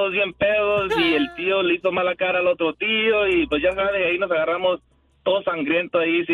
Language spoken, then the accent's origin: Spanish; Jalisco, Mexico; Pues somos jaliscienses, o sacaron el tequila y ahí se hizo el desorden.